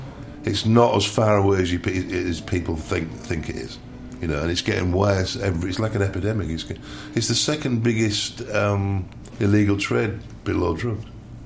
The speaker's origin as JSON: {"language": "English", "region": "England", "country": "United Kingdom", "lives_now": "United States", "said": "I mean, I'm English from England"}